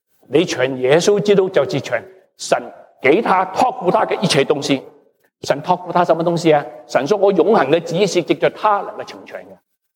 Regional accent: China; 英国以前骗我们中国人，卖鸦片烟给我们中国人，拿我们的黄金。

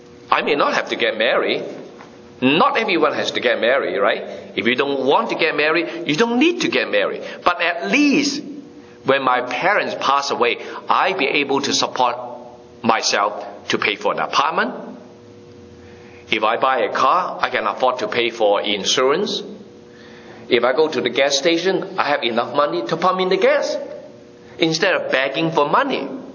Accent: Hong Kong; first language Cantonese; English is a second language; now in Canada; I was born in Hong Kong, and I came to Canada in 1973. I don't learn that much English when I was in Hong Kong because mostly we speak Cantonese in Hong Kong. So English is not our mother tongue. English is our second language. And Cantonese is my mother tongue.

